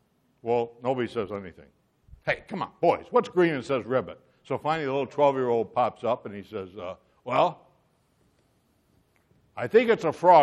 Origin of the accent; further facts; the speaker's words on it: Buffalo, New York, United States; I grew up in Buffalo.